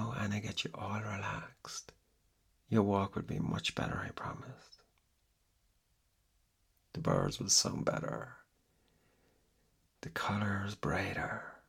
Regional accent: Ireland; And being Irish, I call that a medical degree.

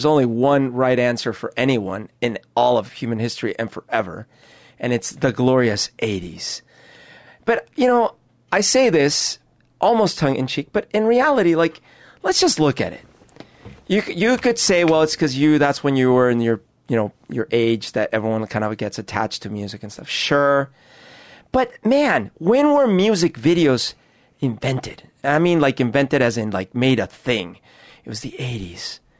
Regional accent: Bogotá, Bogotá Capital District, Colombia; First of all, I grew up in Bogota. It's a big city. There's no camping.

